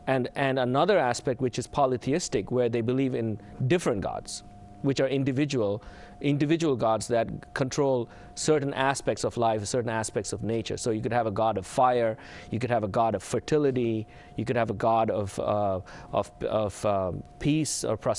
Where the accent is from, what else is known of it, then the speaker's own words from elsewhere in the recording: India; I grew up in India among Hindus and learned about Hinduism just by watching and growing up with friends and also in class. And I grew up as a Christian